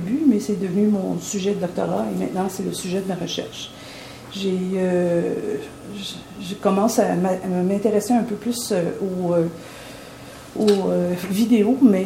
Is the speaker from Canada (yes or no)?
yes; Canada; Comme je viens du Canada, c'est un pays qui fonctionne dans deux langues, le français et l'anglais.